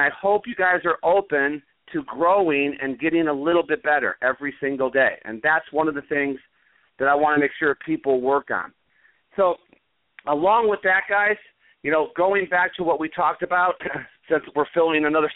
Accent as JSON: {"language": "English", "region": "the South", "country": "United States", "said": "I'm from the South."}